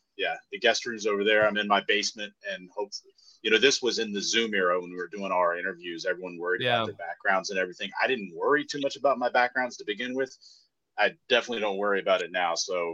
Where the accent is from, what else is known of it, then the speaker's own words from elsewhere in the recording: Silver Spring, Maryland, United States; also born or lived in various countries; I'm from Maryland, but I spent like half my childhood in Silver Spring, Maryland, which is a suburb of DC, and the other half was in various countries because my dad was a diplomat.